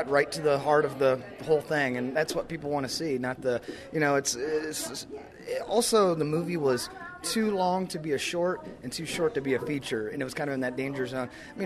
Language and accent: English; Kansas, United States; now in Las Vegas, United States; I'm actually from Kansas, but all my stuff is in Vegas right now, so yeah.